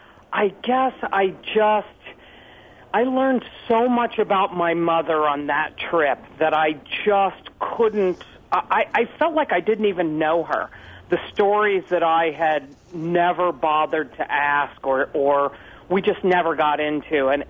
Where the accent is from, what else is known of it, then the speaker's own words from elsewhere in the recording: Indiana, United States; In fact, I'm originally from the Midwest. I was born and raised in Indiana.